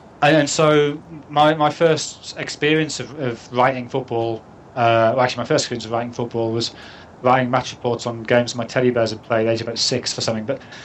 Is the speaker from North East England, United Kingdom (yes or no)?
yes; Sunderland, North East England, United Kingdom; accent: Sunderland; certainly when I first started in journalism, I had quite a strong Sunderland accent.